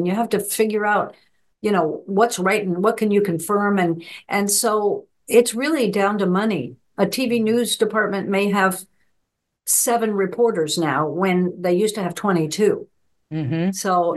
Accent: Albuquerque, New Mexico, United States; a friend of mine in my hometown in Albuquerque, New Mexico

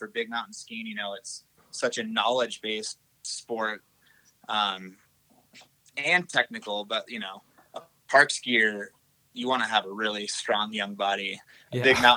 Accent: San Francisco, California, United States; I grew up in California, Lake Tahoe. Specifically, I grew up in San Francisco.

